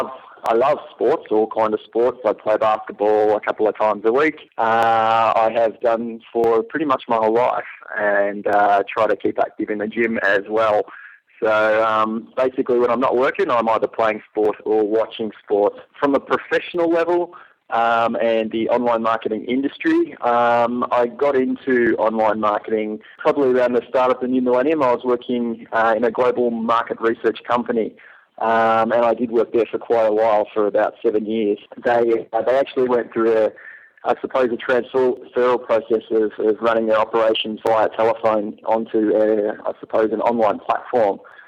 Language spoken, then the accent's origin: English; Melbourne, Victoria, Australia; I'm from Melbourne, Australia, which is why I have a funny little accent going on. I'm 29 years old, turning 30 in a couple of weeks, actually.